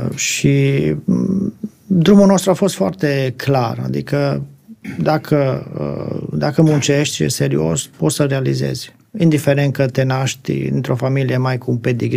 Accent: Groș, Bihor County, Romania; born there; Născut în satul Groș, la 7 km de orașul Alești, în județul Bihor.

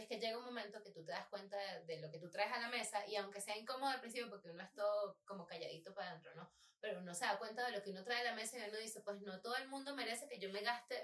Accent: Falcón, Venezuela; no, que yo soy de Falcón, de Paraguaná

